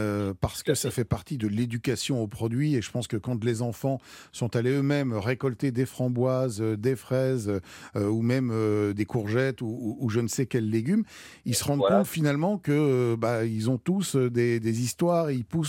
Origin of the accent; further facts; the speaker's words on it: France; débute assez tardivement, en fait dans les années 1950 chez nous en France.